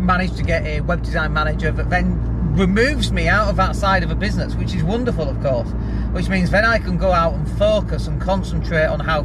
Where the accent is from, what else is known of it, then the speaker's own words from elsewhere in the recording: Leeds, Yorkshire and the Humber, United Kingdom; a very experienced web design manager based in Leeds as well, which is really cool because that's my hometown.